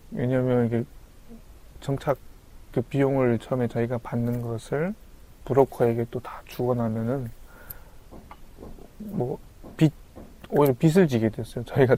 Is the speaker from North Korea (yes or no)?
yes; North Korea; now in South Korea